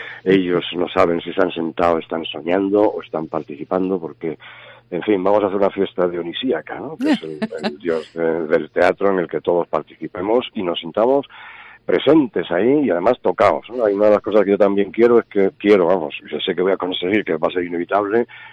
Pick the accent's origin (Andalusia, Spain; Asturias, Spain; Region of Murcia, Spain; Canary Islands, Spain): Asturias, Spain; Oviedo; yo soy de Oviedo, ¿eh? Aunque me dicen últimamente mucho que padezco de Lavapiés, no, soy de Oviedo. Yo nací en Oviedo, yo me crié en Oviedo, yo fui a la Gesta de Oviedo.